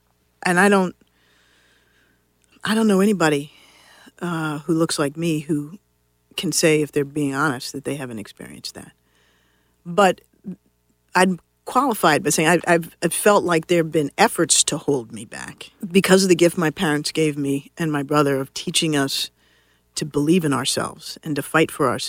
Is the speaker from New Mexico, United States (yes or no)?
no; Washington, District of Columbia, United States; I grew up here in Washington, D.C., and my parents were determined that my brother and I really face the world in which we are living.